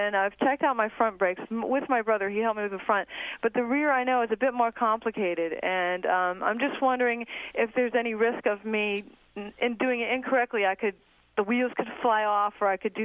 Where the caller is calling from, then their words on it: Albany, New York, United States; I'm calling from Albany, New York, actually.